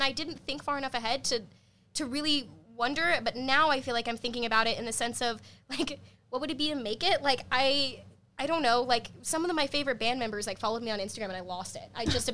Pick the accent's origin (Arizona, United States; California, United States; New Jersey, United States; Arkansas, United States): Arkansas, United States; Like, I was from Arkansas. In order to act, I had to, my whole family uprooted their life for several months out of the year to take me to New York or to LA.